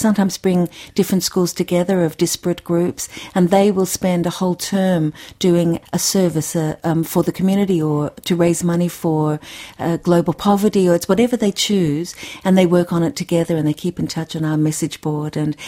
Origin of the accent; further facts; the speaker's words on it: Australia; And who's the Australian? We're all Australian